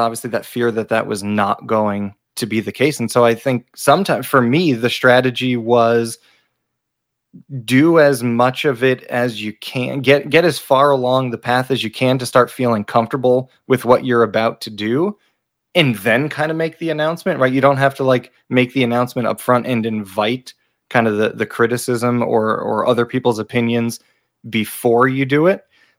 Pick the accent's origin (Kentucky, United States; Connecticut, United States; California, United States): Connecticut, United States; moved away as an adult; now in Arizona, United States; So I grew up in Connecticut. All of my family is still there. I came out to Arizona to go to grad school